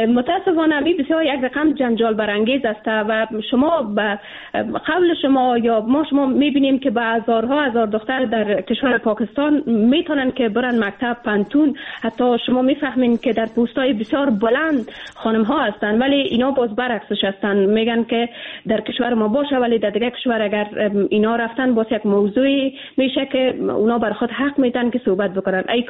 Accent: Afghanistan; ما به عنوان یک افغان

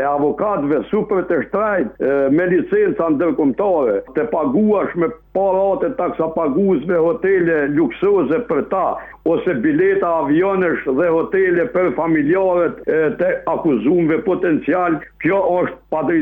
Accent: Kosovo; dëshmon raportin nebuloz pa drejt që e kemi ne si Kosovar me drejtsin

